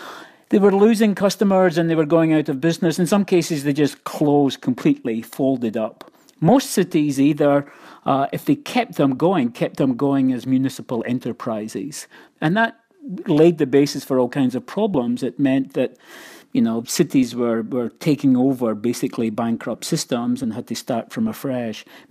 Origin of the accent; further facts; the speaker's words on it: Scotland, United Kingdom; I grew up in Scotland where people just grew up with very expensive gasoline.